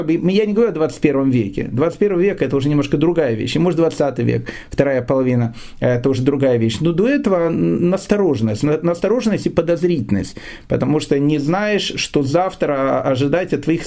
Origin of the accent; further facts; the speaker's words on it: Kyiv, Ukraine; born there; Нет, я просто родился в Киеве, а Киев в те времена был, ну, абсолютно антисемитский город, и поэтому каждый еврей, он понимал о том, что как бы так как он отдельный, надо держаться вместе.